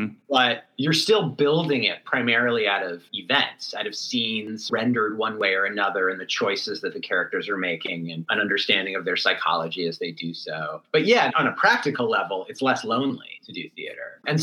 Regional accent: Berkeley, California, United States; I grew up in Berkeley, yeah, in the East Bay.

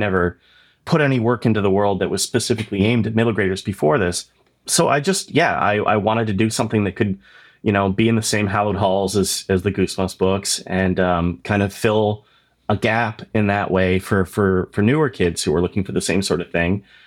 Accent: Oshawa, Ontario, Canada; myself growing up in a small town outside of Toronto, Canada

